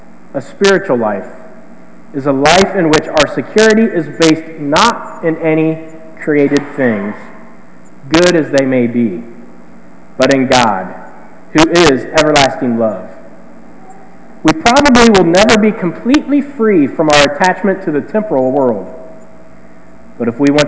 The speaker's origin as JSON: {"language": "English", "town": "South Charleston", "region": "Ohio", "country": "United States", "tie": "born or raised there", "said": "you'll come to my hometown, South Charleston, Ohio. Population about 1,400 people. It's not even real, it's a village, a small village. And in most of my childhood, I grew up in the country outside of the village."}